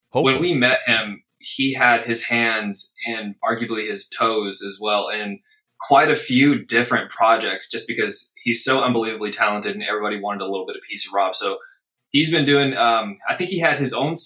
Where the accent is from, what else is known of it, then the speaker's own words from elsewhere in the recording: Groves, Texas, United States; also born or lived in Louisiana; I'm originally from Texas, man.